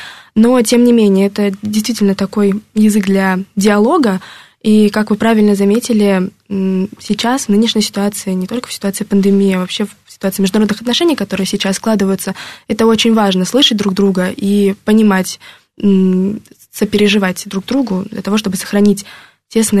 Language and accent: Russian; Crimea, Ukraine; У меня в запасе имеется украинский язык, потому что я сама из Крыма, и какое-то время мы учили его в школе.